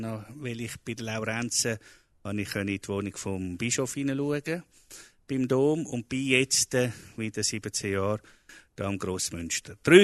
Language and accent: German; Zurich, Switzerland; born there; Ich bin hier in Zürich geboren.